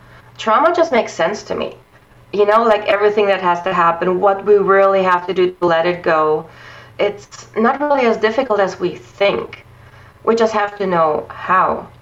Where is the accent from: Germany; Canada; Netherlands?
Germany; I have to say I grew up in Germany. And when I was in my 20s, I was still very religion-based, not so much spiritual.